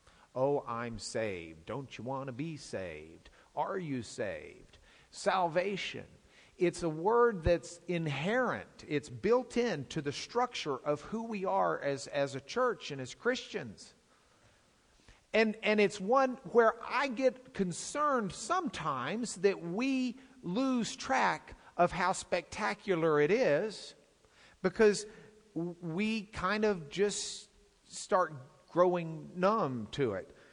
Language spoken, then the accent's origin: English; Lubbock, Texas, United States; I come from Lubbock, okay?